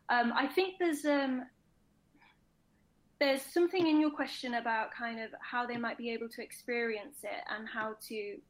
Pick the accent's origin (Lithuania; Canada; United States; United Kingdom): United Kingdom; Yorkshire and the Humber; I'm from Yorkshire. So for people in America, Yorkshire's it's a northern place in England.